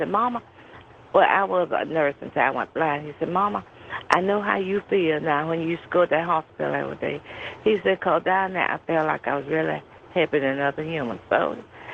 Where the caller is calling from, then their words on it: Louisiana, United States; Sweepo, Louisiana.